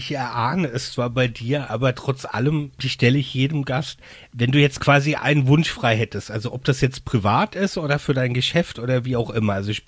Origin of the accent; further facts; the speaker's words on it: Mainz, Rhineland-Palatinate, Germany; Ich meine, also ich bin ja Mainzer